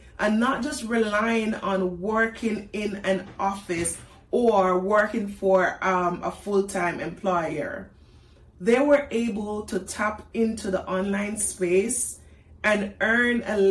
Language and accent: English; Jamaica; now in United States; So I grew up in Jamaica, moved to America about 6 years ago.